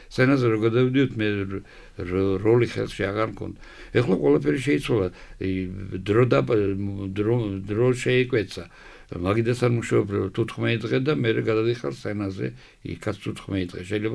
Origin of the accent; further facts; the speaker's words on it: Batumi, Adjara, Georgia; ახლა ბათუმში დაბადებული და გავიზარდე